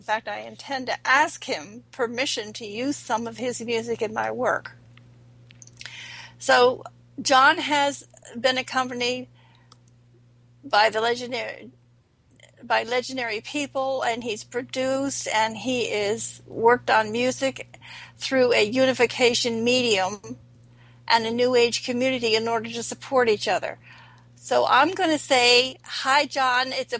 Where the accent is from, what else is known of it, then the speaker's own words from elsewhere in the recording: Ridgewood, New Jersey, United States; I was born right on Brookside Avenue, right across the street from Ridgewood High School, and that's where I grew up.